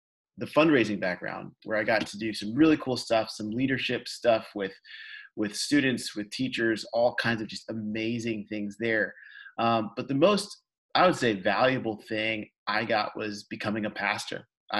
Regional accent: Louisiana, United States; also born or lived in Kenya / Midwest; I was born in Kenya, lived in the Midwest, and then grew up in really from seventh grade to graduating college in Louisiana. So big culture shock.

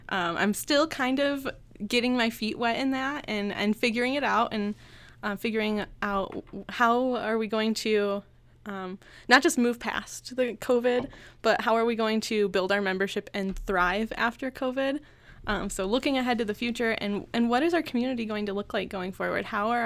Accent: Michigan, United States; I was born and raised in Michigan. Uh-huh. I like spent my entire formative years there.

